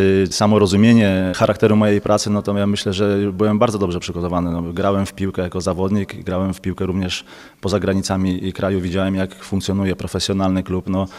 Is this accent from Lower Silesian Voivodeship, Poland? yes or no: no; Lublin, Lublin Voivodeship, Poland; ja jestem Lubelak, tutaj z krwi i kości urodzony od małego na Staszica, także ja tutaj mam Lublin w moim sercu